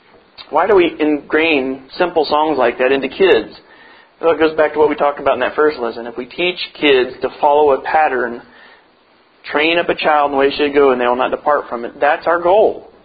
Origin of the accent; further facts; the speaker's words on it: Vandalia, United States; growing up in Vandalia, we had an airport right beside us